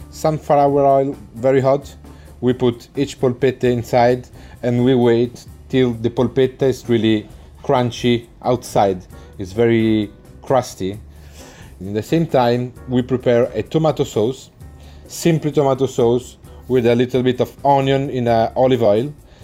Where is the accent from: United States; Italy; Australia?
Italy; now in United Kingdom; I'm the executive chef for the Big Mama group here in UK. I come from Italy